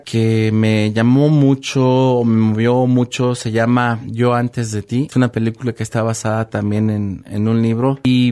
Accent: Autlán de Navarro, Jalisco, Mexico; now in Lagos de Moreno, Mexico; Nací en Autlán de Navarro, Jalisco, el 26 de junio de 1972. Y actualmente vivo en la calle 5 de febrero 52, en el centro de esta ciudad. Tengo 18 años que vivo en Lagos de Moreno.

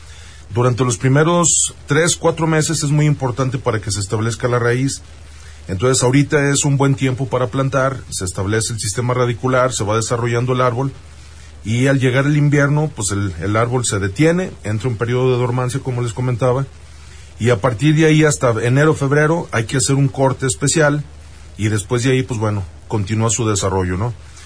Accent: León, Guanajuato, Mexico; now in Purísima del Rincón, Mexico; soy originario de León, Guanajuato, pero mi residencia está en Purísima del Rincón.

